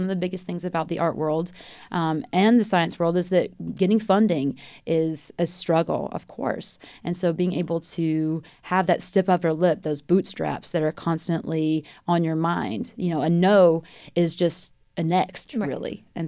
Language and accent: English; South Carolina, United States; I'm from South Carolina, so we're very mindful of that.